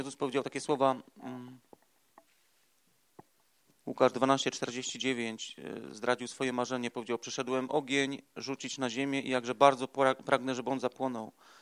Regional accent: Katowice, Silesian Voivodeship, Poland; Jeden z księży z naszej parafii zaproponował, jestem z Katowic

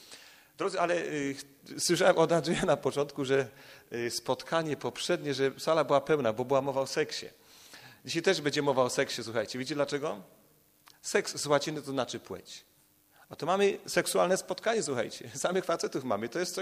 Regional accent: Kraków, Lesser Poland, Poland; moved away as an adult; now in Ustroń, Poland; jestem Krakusem, ale jak będziecie słyszeć, że trochę inaczej godą, to znaczy, że nie jestem Stella. 26 lat już mieszkam w Ustroniu, skąd pochodzi moja żona. W Krakowie poznaliśmy się na studiach

